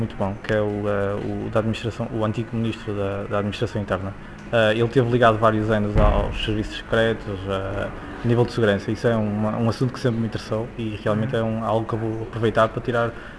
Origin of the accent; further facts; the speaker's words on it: Paredes, Porto, Portugal; Venho de Paredes.